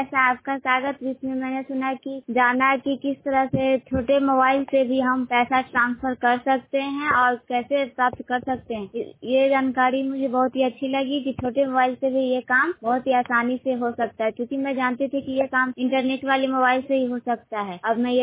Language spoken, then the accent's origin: Hindi; Andhera, Bihar, India; मैं अंधेरा गांव की रहने वाली हूँ, जिला नालंदा है।